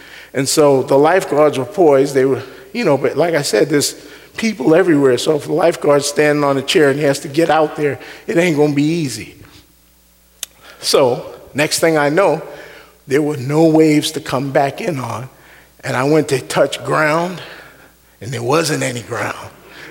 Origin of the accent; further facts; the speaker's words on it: New York City, New York, United States; So many of you know I grew up on the East Coast in New York City